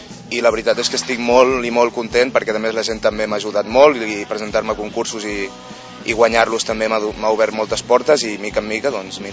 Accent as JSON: {"language": "Catalan", "region": "Catalonia", "country": "Spain", "said": "Simplement parlo català, soc català i em surt així."}